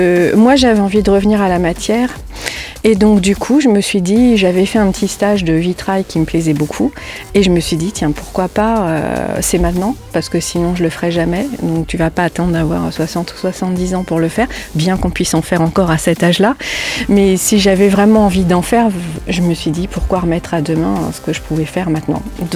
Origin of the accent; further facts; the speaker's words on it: Paris, Île-de-France, France; moved away as an adult; Alors, moi, je suis originaire de Paris. Je viens de Paris et ça fait plus de 50 ans que j'étais à Paris.